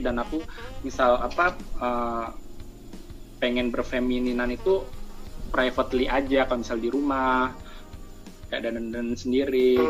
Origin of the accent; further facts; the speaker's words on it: Surakarta, Central Java, Indonesia; now in Jakarta, Indonesia; aku memutuskan untuk meninggalkan rumah untuk mencari kesempatannya lebih baik. Aku merantau ke Jakarta. Oh, by the way, aku dari Solo.